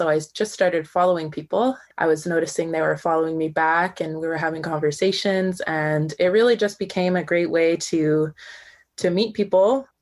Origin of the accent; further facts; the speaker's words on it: Tuktoyaktuk, Northwest Territories, Canada; now in Toronto, Canada; I am originally from Tuktoyaktuk, but I live now in Toronto.